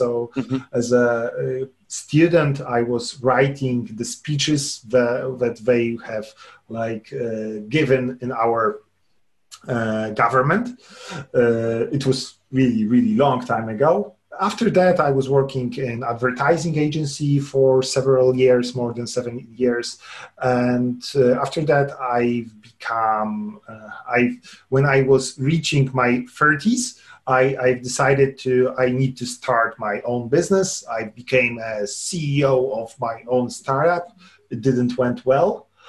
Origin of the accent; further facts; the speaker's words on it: Lublin, Lublin Voivodeship, Poland; now in Warsaw, Poland; I grew up in Poland, in Lublin. This is a small, not so small, but like not such big city I'm currently living in. Because right now I'm in Warsaw, but for almost whole of my life I was living in Lublin, so near eastern border of Poland.